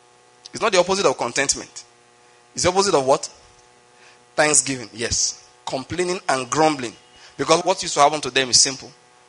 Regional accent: Nigeria; maybe because I'm a Nigerian.

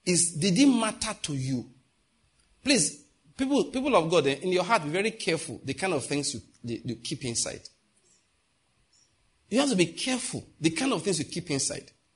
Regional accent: Nike, Enugu State, Nigeria; I'm from Nike

